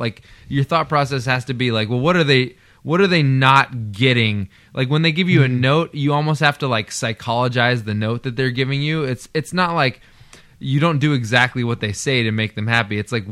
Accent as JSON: {"language": "English", "region": "California", "country": "United States", "tie": "born or raised there", "also_born_or_lived": "San Diego", "said": "growing up in Fresno County"}